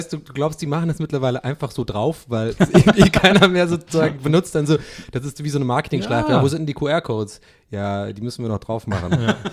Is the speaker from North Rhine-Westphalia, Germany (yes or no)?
no; Tübingen, Baden-Württemberg, Germany; Bei uns in Tübingen gab es so einen Laden, der hieß Handelshof.